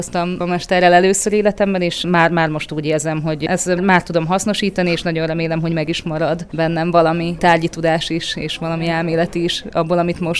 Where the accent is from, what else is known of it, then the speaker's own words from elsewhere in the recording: Debrecen, Hajdú-Bihar, Hungary; Debreceni vagyok.